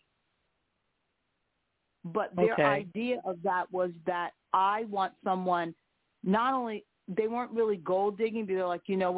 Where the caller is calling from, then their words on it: Philadelphia, Pennsylvania, United States; I'm from Philadelphia